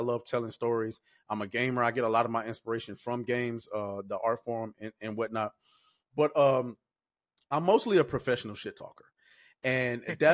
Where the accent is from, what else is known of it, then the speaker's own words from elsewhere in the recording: Atlanta, Georgia, United States; I'm from Atlanta, Georgia.